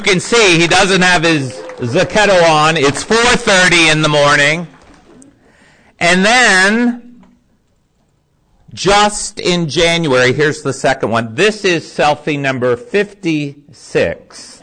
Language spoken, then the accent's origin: English; Kentucky, United States; And I said, "That's me." I said, "I'm from Kentucky."